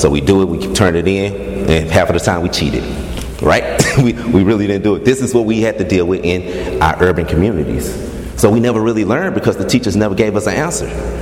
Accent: East St. Louis, Illinois, United States; I was born in East St. Louis all my life.

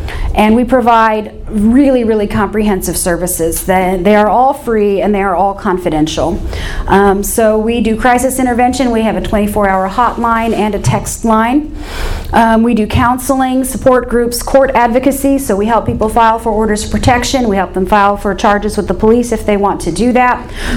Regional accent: Kirksville, Missouri, United States; So, I'm originally from Northeast Missouri. My hometown is Kirksville

